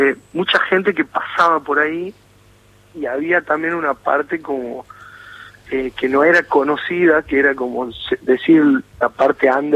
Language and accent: Spanish; Jujuy, Argentina; Extraño mucho Jujuy, sobre todo mi pueblo.